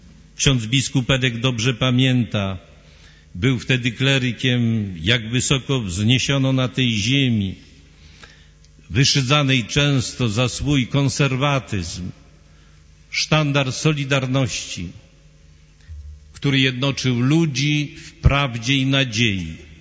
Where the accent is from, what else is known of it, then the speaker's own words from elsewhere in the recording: Podlaskie Voivodeship, Poland; Obaj pochodzimy z ziemi białostockiej, części Podlasia, zapewne wielu z was zaglądało do Puszczy Białowieskiej czy na rozlewiska Narwi.